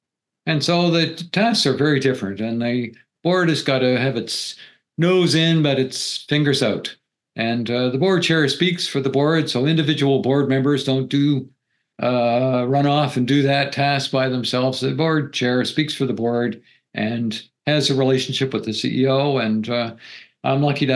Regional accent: Canada; I'm from Canada. I practiced law in Canada for 25 years

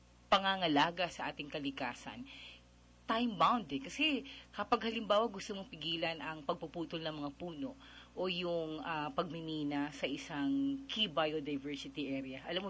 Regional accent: Mindanao, Philippines; Yung, alam mo yun, lahat kami Bisaya sa Mindanao.

